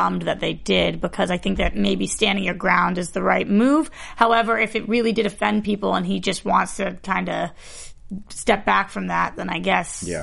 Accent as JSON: {"language": "English", "town": "Boston", "region": "Massachusetts", "country": "United States", "said": "Obviously, you guys know I'm from Boston."}